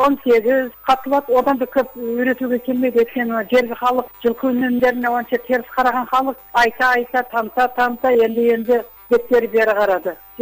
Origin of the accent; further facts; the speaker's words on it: Saryagash, Turkistan Region, Kazakhstan; now in Almaty, Kazakhstan; Өзім Сарыағаштанмын, оқу іздеп Алматыға келген соң, Алматыда қалдық